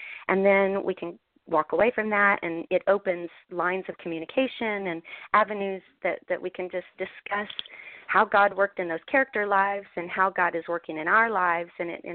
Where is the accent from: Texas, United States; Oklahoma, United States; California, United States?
Oklahoma, United States; Tulsa; We showed in Tulsa, Oklahoma, which is my home state.